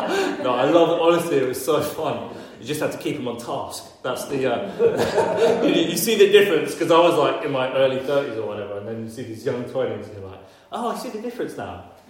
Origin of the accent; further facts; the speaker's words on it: London, United Kingdom; growing up in London